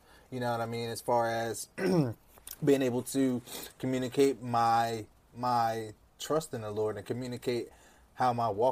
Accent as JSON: {"language": "English", "town": "Wilmington", "region": "Delaware", "country": "United States", "said": "Okay, well, first, I'm from Wilmington, Delaware."}